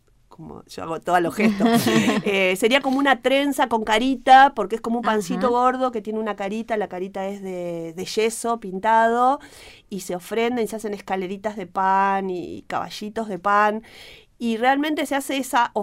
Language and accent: Spanish; Argentina; Quizás nosotros como argentinos diríamos, ay no, ya esto no lo vamos a comer.